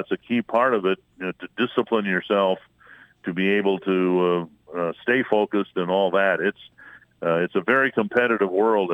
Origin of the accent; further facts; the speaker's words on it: Minnesota, United States; I'm a Minnesotan through and through, and certainly that includes the time I spent in Staples in high school in the early 70s.